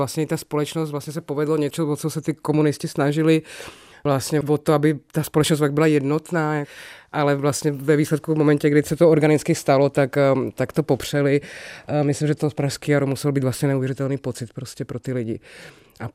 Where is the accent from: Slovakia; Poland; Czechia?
Slovakia; teda jsem ze Slovenska